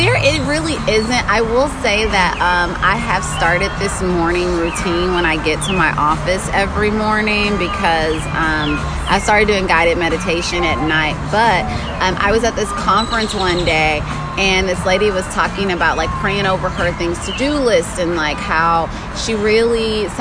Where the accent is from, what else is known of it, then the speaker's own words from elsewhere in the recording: Houston, Texas, United States; I'm from Houston.